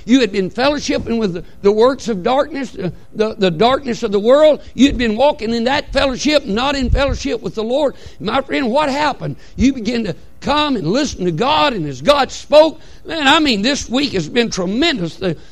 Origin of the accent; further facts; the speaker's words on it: Alabama, United States; I'm from Alabama. We speak like that.